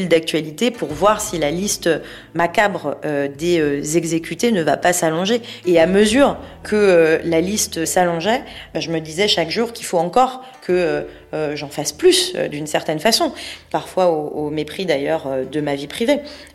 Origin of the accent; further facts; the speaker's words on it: Paris, Île-de-France, France; born there; Je suis née à Paris et je suis d'origine iranienne.